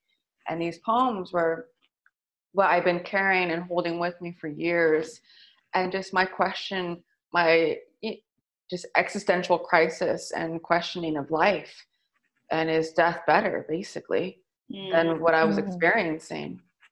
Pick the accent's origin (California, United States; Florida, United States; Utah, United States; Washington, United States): California, United States; San Francisco; Growing up in the Excelsior, you know, it was loud music, just a lot of families, a lot of just, you know, burritos where chips were complimentary